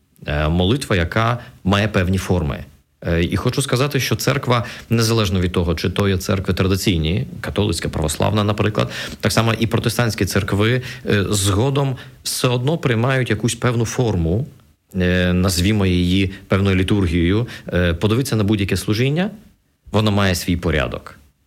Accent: Odesa, Odesa Oblast, Ukraine; Я виріс, народився і виріс в Одесі, а це є такі регіони, будемо говорити, не дуже релігійні.

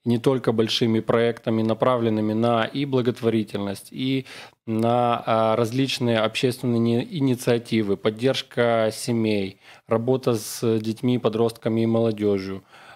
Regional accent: Odesa Oblast, Ukraine; в детстве, по сути, все зрелое, скажем, детство провел в селе, в Измаильском районе Одесской области.

